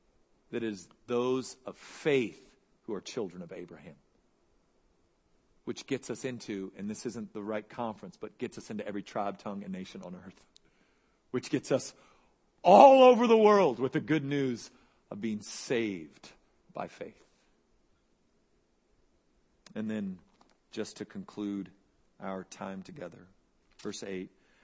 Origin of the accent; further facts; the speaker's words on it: Dallas, Texas, United States; So maybe it's because I'm from Dallas that I feel like I have to say this